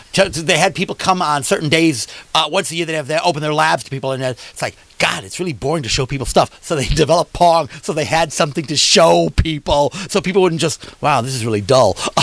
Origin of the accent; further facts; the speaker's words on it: New York, United States; I'm from New York.